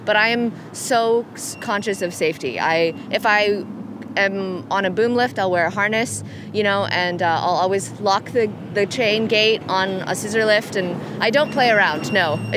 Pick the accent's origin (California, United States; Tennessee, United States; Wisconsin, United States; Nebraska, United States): California, United States; now in Michigan, United States; I grew up in California, and we don't have seasons, so I never could appreciate flowers fully until I moved to Michigan.